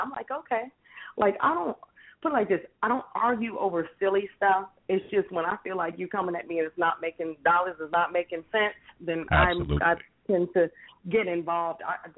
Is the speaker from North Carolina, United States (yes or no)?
no; Arizona, United States; I'm from Arizona.